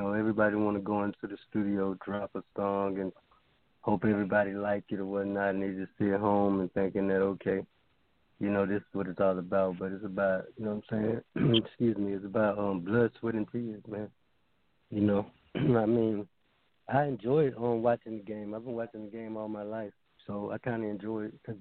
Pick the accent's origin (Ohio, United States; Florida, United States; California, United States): Florida, United States; Tallahassee; now in Alabama, United States; I'm calling. Actually, I'm in Alabama, but, you know, I'm from Tallahassee, Florida.